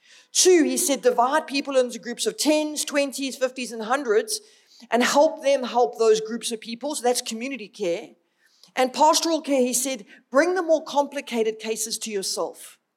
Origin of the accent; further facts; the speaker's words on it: Durban, KwaZulu-Natal, South Africa; now in Johannesburg, South Africa; I've only recently moved to Joburg. Well, I've been here 4 years now, and I'm originally from Durban.